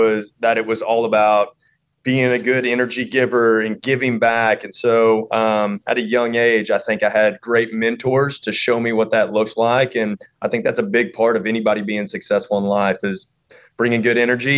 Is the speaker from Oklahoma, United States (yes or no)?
yes; Ada, Oklahoma, United States; You know, energy givers is what it's all about. You know, growing up in Ada, Oklahoma, small town, you get a lot of people that are giving.